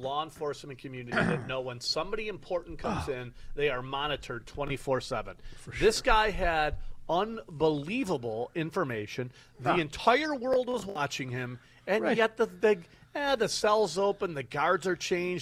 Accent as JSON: {"language": "English", "town": "Alma", "region": "New York", "country": "United States", "tie": "born or raised there", "said": "Alma, you know, my hometown, going to the state finals or championship."}